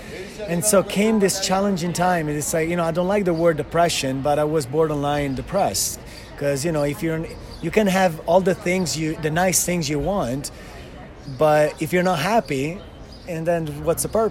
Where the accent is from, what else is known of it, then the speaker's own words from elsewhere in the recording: Sanremo, Liguria, Italy; moved away as an adult; now in Miami, United States; Yeah, I grew up in Italy, in a small town, San Remo, right by the French coast